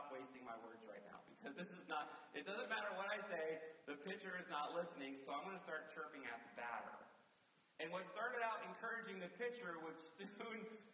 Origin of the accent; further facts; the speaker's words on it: Preston, Connecticut, United States; Any opportunity I had, from front yard wiffle ball to recess at school, growing up in Preston, and of course the Little League system, as soon as I could play, all the way until I was too old.